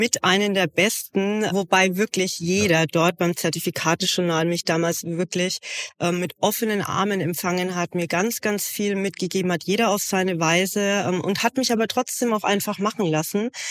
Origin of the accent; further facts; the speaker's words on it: Kitzingen, Bavaria, Germany; ich bin gebürtig aus Unterfranken. Ihr werdet es heute wahrscheinlich auch das ein oder andere Mal an meinem rollenden R hören.